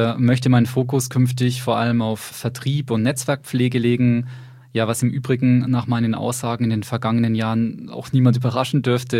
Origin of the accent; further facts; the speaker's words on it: Bamberg, Bavaria, Germany; born there; Ich bin 46 Jahre alt, gebürtiger Bamberger